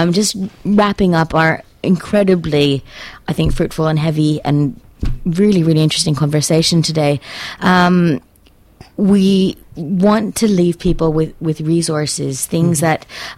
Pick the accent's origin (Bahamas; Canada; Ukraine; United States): Canada; not just because I'm a Canadian